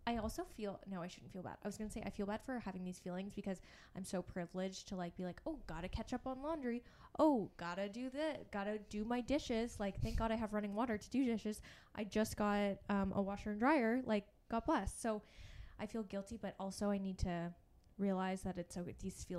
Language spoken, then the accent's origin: English; Canada; being Canadian